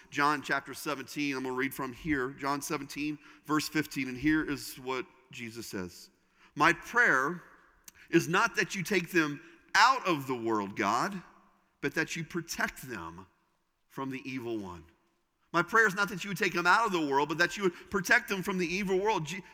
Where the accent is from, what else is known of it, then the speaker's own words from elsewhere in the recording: Indiana, United States; I grew up in Indiana. It's in my blood.